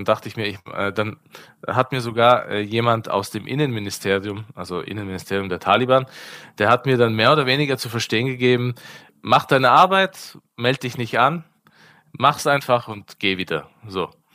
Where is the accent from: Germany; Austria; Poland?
Austria; born there; Ja, ich reise einfach ein als Afghane. Also ich bin zwar in Österreich geboren, aber laut afghanischer Verfassung ist man Afghane, wenn der Vater Afghane ist.